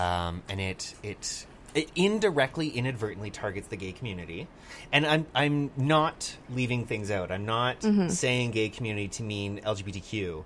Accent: Burlington, Ontario, Canada; I grew up in Burlington

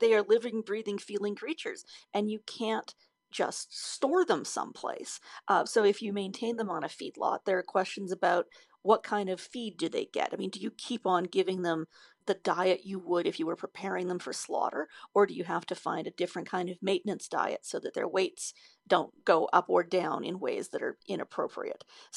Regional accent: Edmonton, Alberta, Canada; when I was a kid growing up in Edmonton

